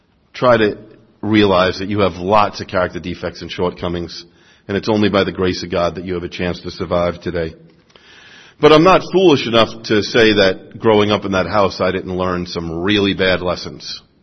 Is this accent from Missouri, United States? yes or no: no; New York City, New York, United States; But I grew up Irish Catholic in New York City, and that does not make me an alcoholic.